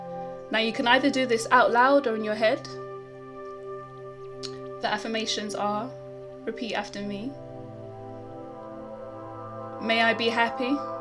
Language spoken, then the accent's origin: English; South Sudan; So I'm from South Sudan, right? So I grew up with like 11 cousins.